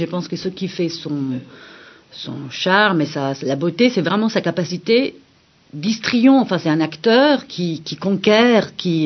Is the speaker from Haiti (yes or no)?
no; Italy; French is a second language; nous avons les deux, comme vous pouvez bien entendre, des accents, parce que je suis italienne